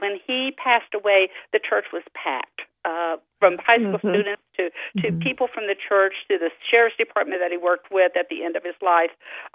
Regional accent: Houston, Texas, United States; born there; Well, I was born in Houston, Texas, but it was because my dad was stationed at Ellington Air Force Base. Mm. So basically, I have lived all over the world. I grew up in a military family.

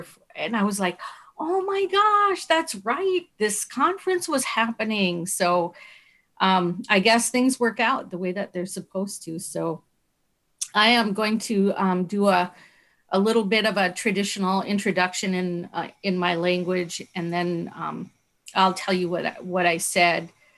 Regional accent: Wisconsin, United States; I come from the village of the traders is how you would literally translate it. But it's called for the government's purposes, it's called Lacouture Reservation, which is French

